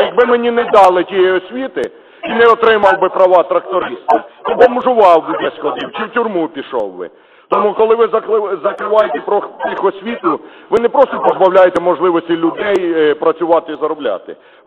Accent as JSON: {"language": "Ukrainian", "region": "Chernihiv Oblast", "country": "Ukraine", "tie": "born or raised there", "said": "Моя рідна Чернігівщина, Талалаївський район."}